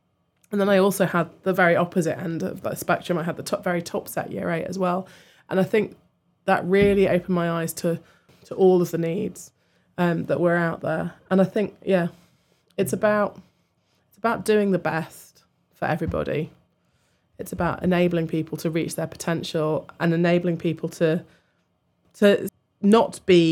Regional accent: Inverness, Scotland, United Kingdom; born there; also born or lived in Bedfordshire / Liverpool / Cambridge; I was born in Inverness. We moved to Bedfordshire. Then my mother went and did her PhD at the University of Liverpool. So I lived there from the ages of 4 to 7. And then we moved to Cambridge.

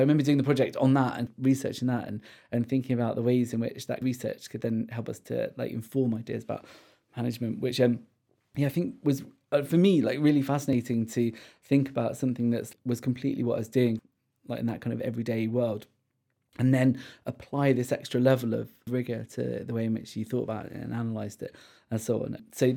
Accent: Guildford, South East England, United Kingdom; So I grew up in Guildford, so just southwest of London

